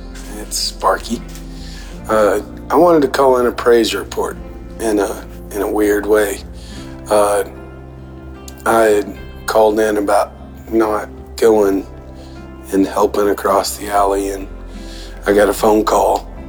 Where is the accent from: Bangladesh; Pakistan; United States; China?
United States; Texas; it was my friend that I had grown up with my entire life. We're from Texas, and we used to ride bulls together, and we just grew up together.